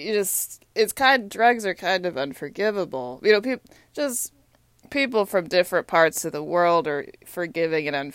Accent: Texas, United States; I love hockey. I grew up in Texas. It's so hot there.

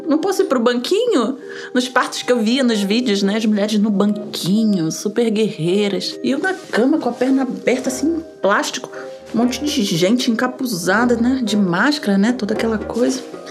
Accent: Niterói, Rio de Janeiro, Brazil; also born or lived in São Paulo; Eu morava em São Paulo, só que eu sou natural de Niterói, no Rio de Janeiro. Então, me mudei para o Rio de Janeiro, porque eu queria que minha filha nascesse no lugar, né, onde eu fui criada

